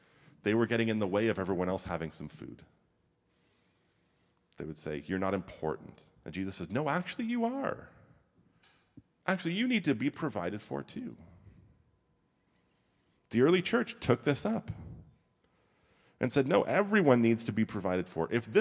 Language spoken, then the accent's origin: English; Sudbury, Ontario, Canada; Growing up in Sudbury, which is up north, we had a couple of things.